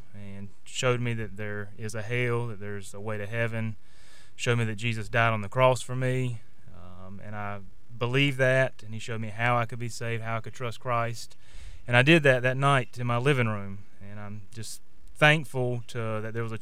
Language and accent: English; North Carolina, United States; now in Boone, United States; I'm originally from Raleigh area. I grew up in North Carolina, down in Johnston County. And we just recently moved up here to Boone.